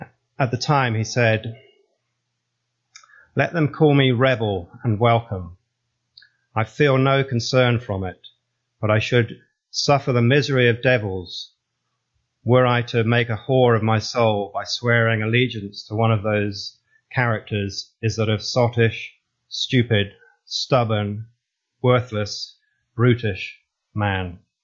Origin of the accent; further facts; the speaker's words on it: United Kingdom; now in United States; Now, being a Brit, I obviously been here about 20 years